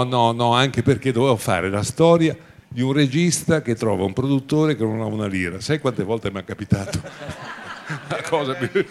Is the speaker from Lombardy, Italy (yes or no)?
no; Genoa, Liguria, Italy; born there; Io sono della Repubblica Genovese, sono nato a Genova